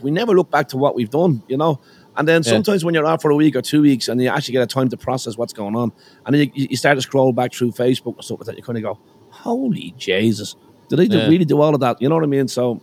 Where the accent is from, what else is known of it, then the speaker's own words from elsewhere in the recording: Ireland; now in United States; So being Irish, you have that kind of disarming kind of approach, because people seem to have a kind of a soft spot for you here in the States.